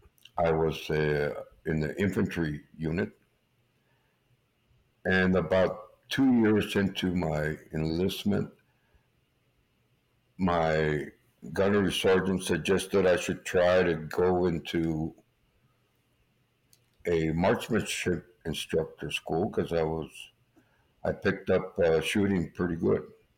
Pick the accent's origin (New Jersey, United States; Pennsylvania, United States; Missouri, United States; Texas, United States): Texas, United States; Brownsville; born there; Well, I was born here in Brownsville, Texas. I'm the youngest of eight, born December 24th, 1966.